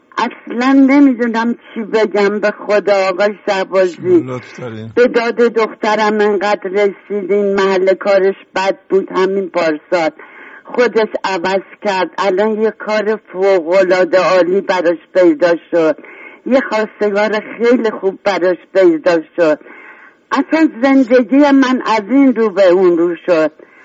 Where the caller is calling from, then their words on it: Tehran, Tehran Province, Iran; از تهرانم، نزدیک 80 سالمه.